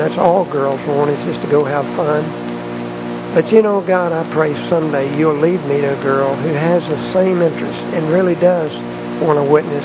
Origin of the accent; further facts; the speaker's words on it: Texas, United States; I grew up out in West Texas and planned to be a veterinarian